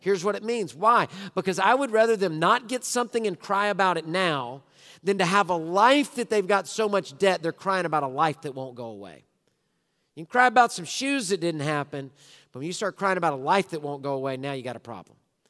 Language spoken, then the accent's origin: English; Houston, Texas, United States; I'm born and raised in Houston.